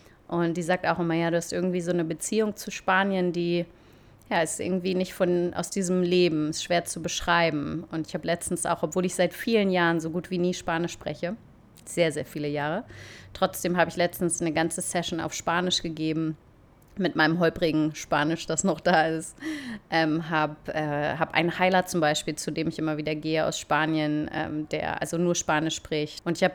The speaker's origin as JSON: {"language": "German", "country": "Germany", "tie": "born or raised there", "moved": "yes", "said": "oder wo ich aufgewachsen bin. Ich finde Deutschland super, super schön. Ich bin keine von diesen Auswanderern, die irgendwie Deutschland ganz schlimm finden und deswegen abhauen"}